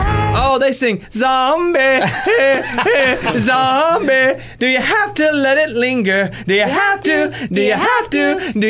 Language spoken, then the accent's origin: English; Arkansas, United States; for those that are new to the show, I was born and raised in Arkansas. I'm a diehard Razorback fan. And I will, at some point, run for governor of Arkansas.